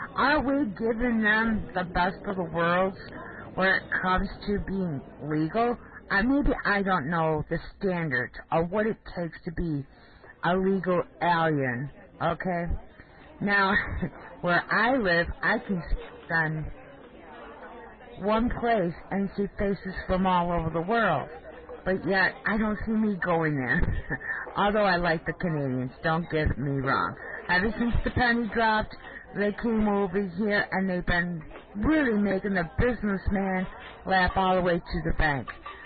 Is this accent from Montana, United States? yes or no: no; Niagara Falls, New York, United States; hello, I'm from Niagara Falls, New York